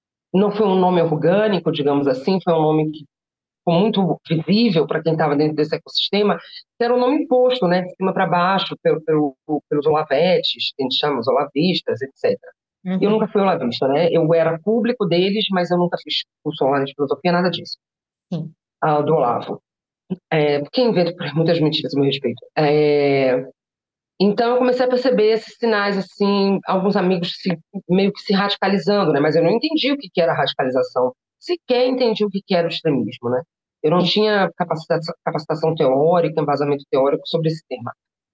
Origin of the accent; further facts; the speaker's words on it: Bahia, Brazil; Eu sou baiana, né?